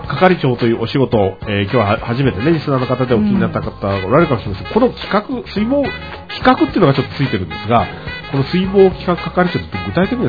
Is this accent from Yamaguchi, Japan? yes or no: yes; Yamaguchi, Japan; まあ自分の地元の山口県とはいえ